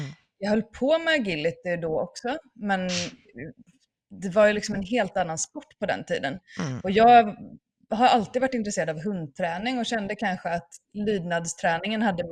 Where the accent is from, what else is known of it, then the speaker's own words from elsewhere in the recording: Gothenburg, Västra Götaland County, Sweden; also born or lived in Norway; Jag kommer från Göteborg I Sverige och sen så bodde vi en sväng I Norge när jag träffade Thomas och sen har vi bott här utanför Örebro I Sverige I 13 år.